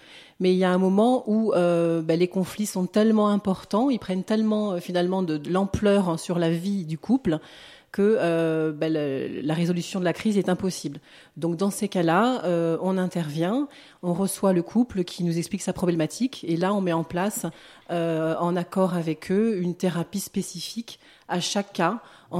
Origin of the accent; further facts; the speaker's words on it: Manosque, Provence-Alpes-Côte d'Azur, France; moi je suis de Manosque, j'ai toujours vécu à Manosque. Je me suis expatriée un petit peu sur la région parisienne pour faire mes études